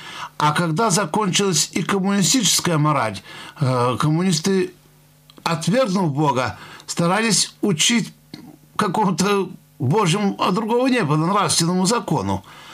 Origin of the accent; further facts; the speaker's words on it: Novorossiysk, Krasnodar Krai, Russia; also born or lived in Belarus; Я вам скажу, что я родился в Белоруссии, хотя с 4 лет воспитывался на юге, в Новороссийске. Наша семья очень верующая, но не фанатичная.